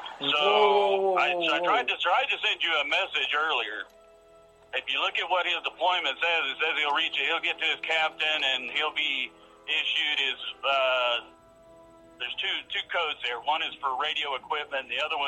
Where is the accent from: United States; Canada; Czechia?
United States; Texas; I'm from Texas, and I'm ex-military as well